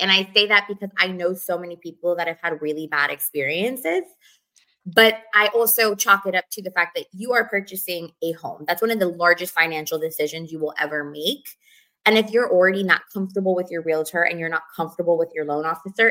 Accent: New Hampshire, United States; moved away as an adult; I'm not. I am born and raised in New Hampshire.

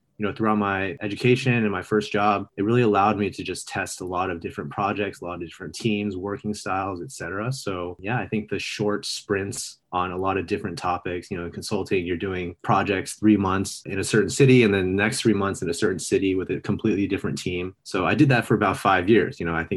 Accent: Los Angeles, California, United States; So I grew up in Los Angeles, went to school

